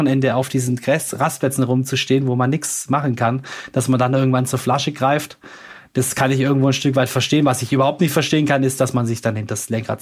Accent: Swabia, Germany; aber ich bin halt Schwabe, ja, gebürtiger Schwabe

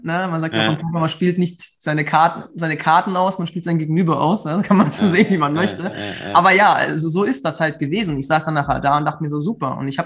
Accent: Offenburg, Baden-Württemberg, Germany; Ich bin dann von Offenburg, wo ich herkomme, nach Heidelberg gegangen.

